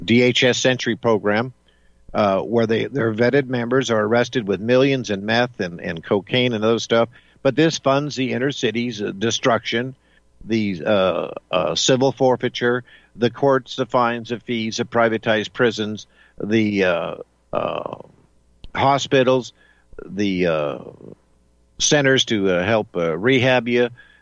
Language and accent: English; Las Vegas, Nevada, United States; I grew up in Las Vegas in the 1970s and 80, actually 60s, 70s, and 80s.